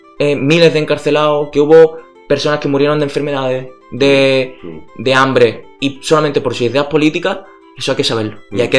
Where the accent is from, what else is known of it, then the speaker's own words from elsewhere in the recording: El Puerto de Santa María, Andalusia, Spain; el penal del puerto de Santa María, que es de donde yo soy